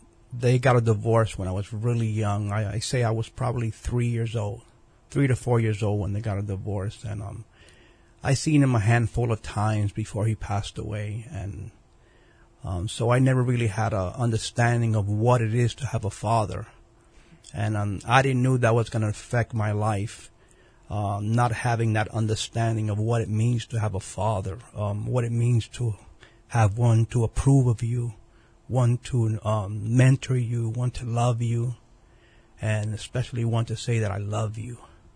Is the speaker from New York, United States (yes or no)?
yes; Brooklyn, New York, United States; also born or lived in Manhattan; Well, I was born in Manhattan, and we lived in Manhattan for several years. Then we moved to Brooklyn, known as Bedford-Stuyvesant, and it was very, very. It was a very difficult time.